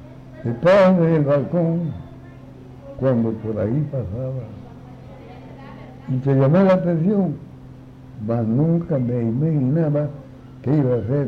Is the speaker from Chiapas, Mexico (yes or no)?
no; Ángel R. Cabada, Veracruz, Mexico; born there; Nací en Ángel de Cabada